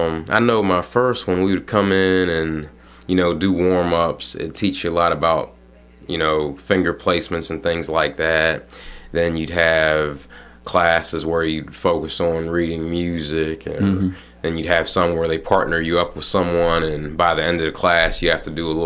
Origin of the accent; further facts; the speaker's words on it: Maryland, United States; now in Kentucky, United States; I'm originally from Maryland.